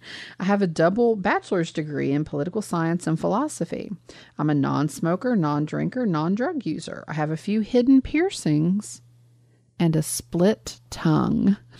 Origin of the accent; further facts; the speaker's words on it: Los Angeles, California, United States; I'm from Los Angeles, but I know Boston pretty well.